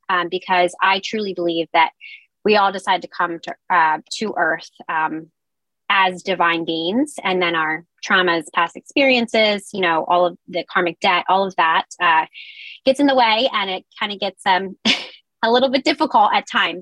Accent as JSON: {"language": "English", "town": "Newark", "region": "Delaware", "country": "United States", "said": "I'm from Newark, Delaware."}